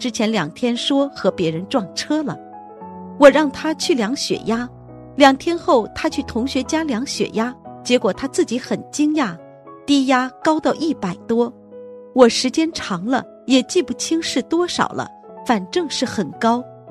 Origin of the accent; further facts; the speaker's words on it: Malaysia; now in Australia; 我是来自马来西亚的佛友，在澳洲生活五年了。